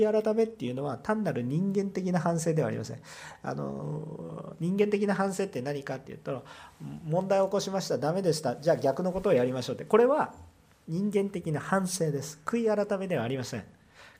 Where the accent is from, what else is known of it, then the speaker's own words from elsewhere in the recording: Kansai, Japan; 私なんか関西人だからよくあります。